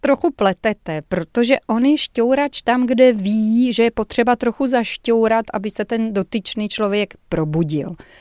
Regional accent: Lysice, South Moravian Region, Czechia; also born or lived in Brno; Asi jako malá jsem se tady narodila, potom jsme se odstěhovali na Jižní Moravu do Lisic. Tam jsem chodila do školy, potom nějaká střední škola a potom jsem se přestěhovala do Brna asi v 19, ale ve 22 jsem odcestovala do zahraničí. Každopádně Brňačka se cítím.

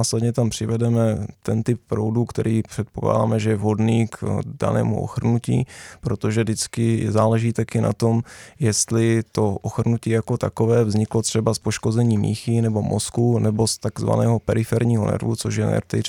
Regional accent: Slovakia; now in Czech Republic; jsem tak trošku Čechoslovák, protože můj táta pochází z Valašska a moje máma teda ze Slovenska, ale původem jsem opravdu ze Slovenska, což je charakteristický to moje jméno.

